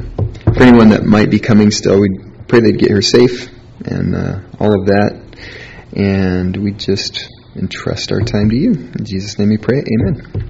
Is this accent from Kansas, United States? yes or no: no; Portland, Oregon, United States; No, I'm from Portland. So Seattle's like Portland, and, you know, I can't really like Seattle because I'm from Portland.